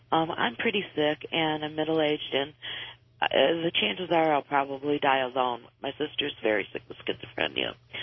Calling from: Springfield, Illinois, United States; I'm calling from Springfield, Illinois.

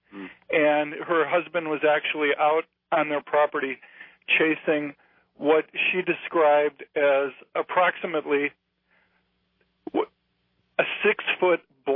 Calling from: Chicago, Illinois, United States; I'm calling from Chicago.

